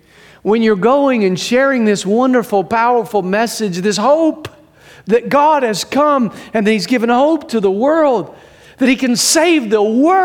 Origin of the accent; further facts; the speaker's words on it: Tennessee, United States; Now, I grew up in East Tennessee.